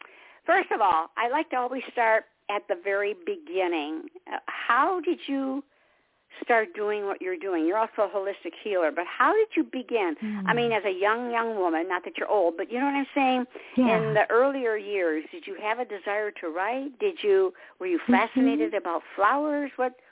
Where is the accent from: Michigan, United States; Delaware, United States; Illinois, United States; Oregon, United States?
Michigan, United States; And originally I was from Michigan in fall.